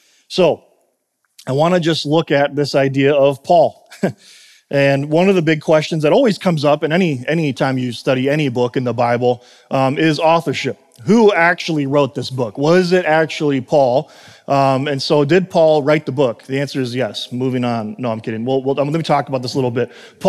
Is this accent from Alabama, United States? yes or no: no; Chicago, Illinois, United States; I'm originally from Chicago, I'm a big Cubs fan